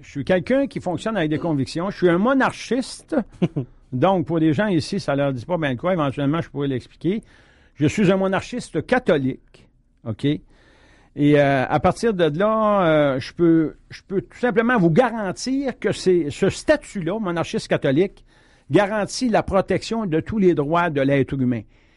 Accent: Cowansville, Quebec, Canada; born there; je suis né à Cowansville, je suis d'une famille de 14 enfants, je suis le troisième de la famille, je suis un bricteur-maçon de métier, j'ai une huitième année

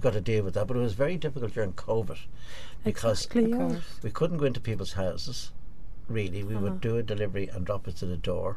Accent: Dublin, Leinster, Ireland; I'm a normal Dublin guy. I was born, I come from Pier Street.

